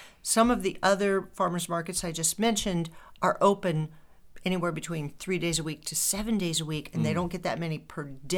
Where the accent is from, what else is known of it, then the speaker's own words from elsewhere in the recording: Harlan, Iowa, United States; My hometown of Harlan has some farmers market activity